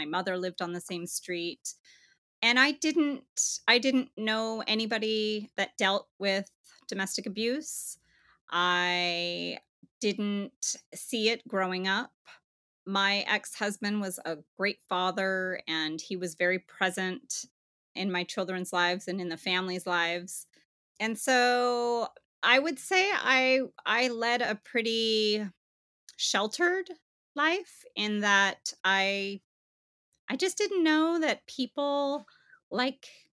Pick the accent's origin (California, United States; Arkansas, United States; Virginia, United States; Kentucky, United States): California, United States; San Diego; I grew up in San Diego with a single mom. I was the middle child, had an older sister and a younger brother